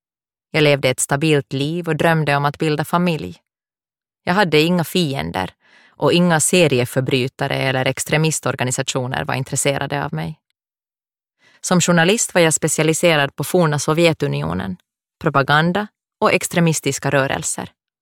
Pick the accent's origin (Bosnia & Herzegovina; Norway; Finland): Finland; moved away as an adult; I slutet av februari 2017 flydde jag mitt hemland, Finland.